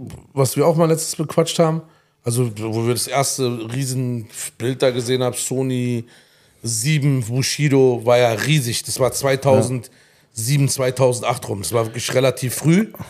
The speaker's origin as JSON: {"language": "German", "region": "Berlin", "country": "Germany", "tie": "born or raised there", "said": "wir kommen aus Berlin. Mhm. Berlin, wir sind in West-Berlin groß geworden. Wir sind mit den Amis groß geworden."}